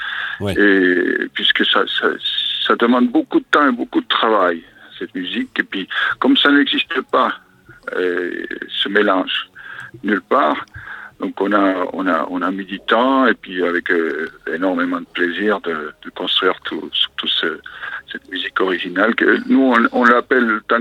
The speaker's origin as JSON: {"language": "French", "country": "Argentina", "moved": "as an adult", "lives_now": "Nantes, France", "said": "Il y a 34 ans exactement, j'arrivais d'Argentine"}